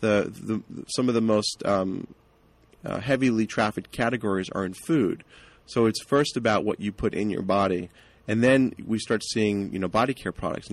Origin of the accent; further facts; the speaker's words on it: East Coast, United States; now in California, United States; I started learning about organics when I got to California. I grew up on the East Coast and, you know, our vegetables were potatoes and French fries